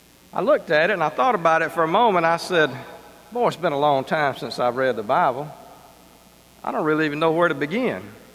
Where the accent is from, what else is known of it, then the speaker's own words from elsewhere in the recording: Newnan, Georgia, United States; now in Alabama, United States; I'm originally from Noonan, Georgia.